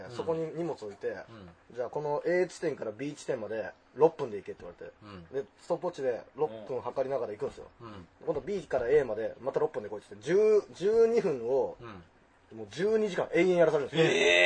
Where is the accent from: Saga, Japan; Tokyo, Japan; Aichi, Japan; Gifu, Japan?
Gifu, Japan; 岐阜県出身なんですけど、